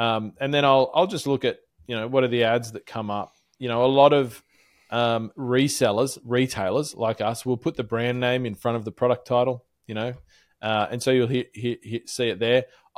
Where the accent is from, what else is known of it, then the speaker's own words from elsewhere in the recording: Australia; I'm obviously an Australian, but you're in the USA.